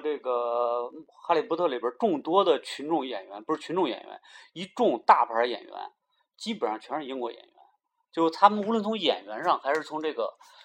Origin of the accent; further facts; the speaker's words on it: United States; Chinese is a second language; 这不是我们美国人要打的